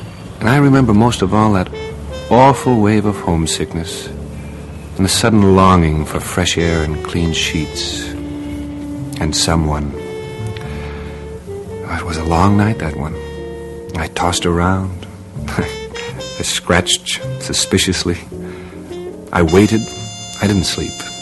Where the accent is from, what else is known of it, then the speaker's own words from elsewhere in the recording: Alberta, Canada; also born or lived in Regina; I'm a Canadian, and I wanted to be a great actor. I was 19 years old and green, ambitious, and scared, too. I was born in Regina, spent some of my early life in a little place just north of Edmonton, where the trains stopped twice a week.